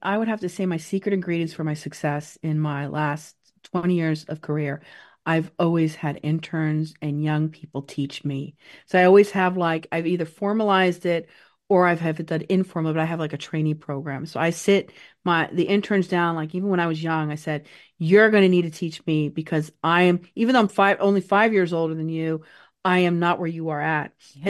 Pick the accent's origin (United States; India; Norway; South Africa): Norway; English is a second language; because I come from Norway.